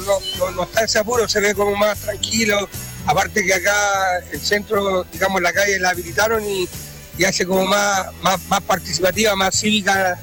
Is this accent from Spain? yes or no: no; Chile; Como buen chileno, a última hora. Claro. A última hora, como buen chileno.